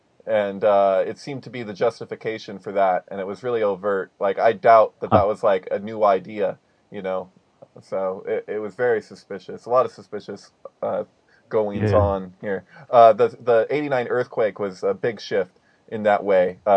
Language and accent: English; Santa Cruz, California, United States; I grew up in Santa Cruz. So I was born here. I was raised here. It's just a little south of San Francisco.